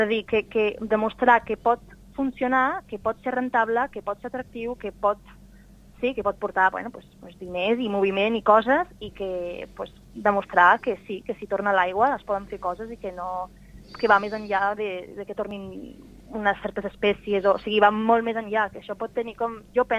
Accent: France; O sigui, sigui a Catalunya o jo, que sóc de França, ho veig també a França

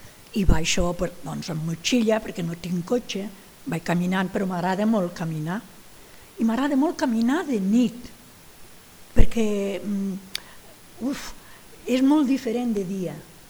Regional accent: Raimat, Catalonia, Spain; born there; I fa molts anys que sóc al priorat, jo dic que vaig néixer a Raimat el 1943 i al priorat el 1977.

